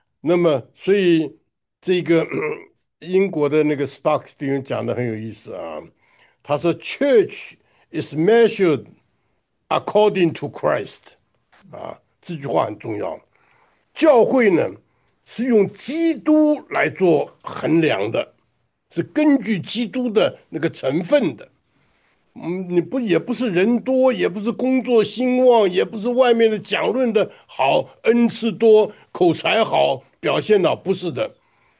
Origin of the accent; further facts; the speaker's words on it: China; 真的是，我们中国人讲是无药可救的了，对不对啊？